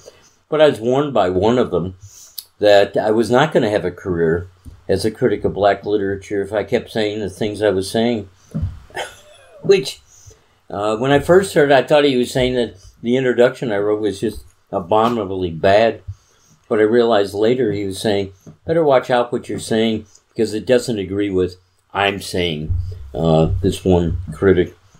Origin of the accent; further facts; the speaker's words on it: Chicago, Illinois, United States; And I said, oh, and I'm from Chicago, so does this mean you can't understand anything by a white writer from Chicago